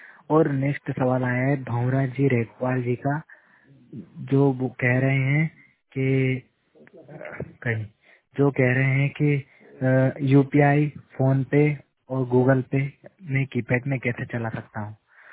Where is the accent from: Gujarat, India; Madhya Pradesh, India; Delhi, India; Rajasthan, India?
Madhya Pradesh, India; Sujanpur; और मैं मध्य प्रदेश के सुजानपुर क्षेत्र का रहने वाला हूँ